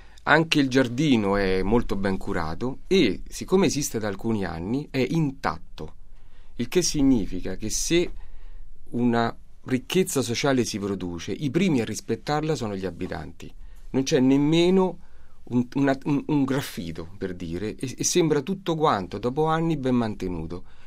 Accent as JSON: {"language": "Italian", "town": "Rome", "region": "Lazio", "country": "Italy", "tie": "born or raised there", "said": "perché io vivo in Borgata da tanti anni, ovviamente ci sono nato"}